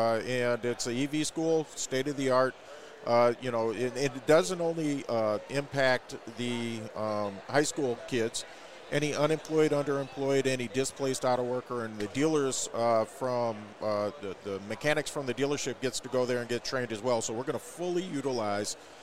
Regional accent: Minnesota, United States; born there; I was born in Minnesota, so I'm proud of our connection.

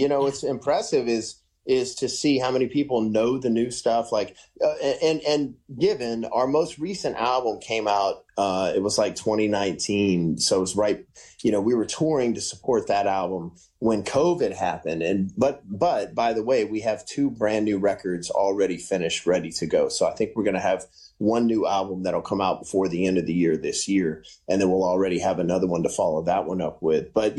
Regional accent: Shreveport, Louisiana, United States; We put out a live DVD from the very first concert of the tour in my hometown in Shreveport.

